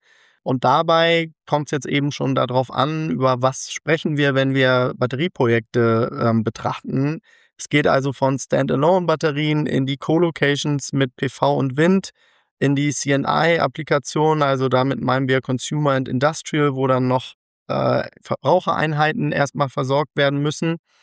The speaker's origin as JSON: {"language": "German", "region": "Bremen", "country": "Germany", "tie": "born or raised there", "lives_now": "Frankfurt, Germany", "said": "Ich bin gebürtiger Bremer, dann über verschiedene Stationen mittlerweile in Frankfurt gelandet, wo Retwin sitzt."}